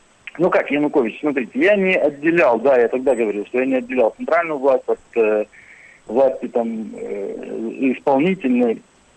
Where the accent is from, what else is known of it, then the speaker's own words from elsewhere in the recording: Ukraine; moved away; В 2012 году, в январе, я ушел из Украины, вот, и в марте получил полный статус беженца в Евросоюзе.